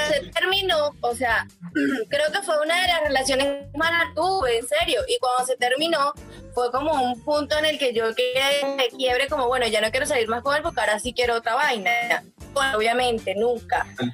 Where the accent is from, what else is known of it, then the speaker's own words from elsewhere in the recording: Barinas, Venezuela; Era en Barinas, porque yo soy de Barinas.